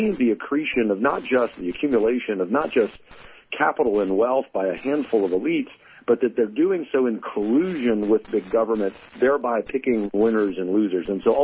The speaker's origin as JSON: {"language": "English", "region": "Louisiana", "country": "United States", "said": "In my home state of Louisiana, very famously, Acadian Ambulance, employee-owned."}